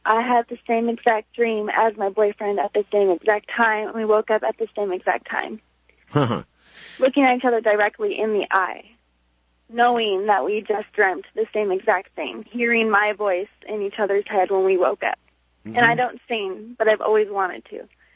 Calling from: Seattle, Washington, United States; Hi, I am calling from Seattle.

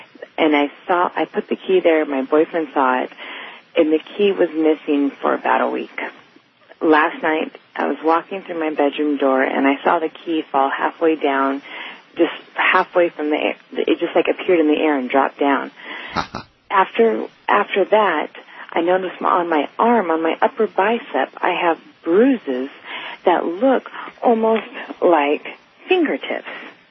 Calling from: California, United States; I'm calling from California.

